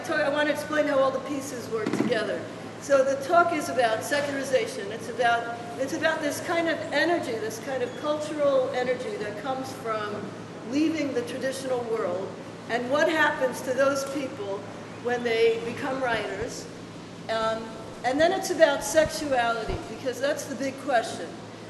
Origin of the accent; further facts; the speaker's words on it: Brooklyn, New York, United States; I grew up in Borough Park about, I don't know, 8 blocks away from here.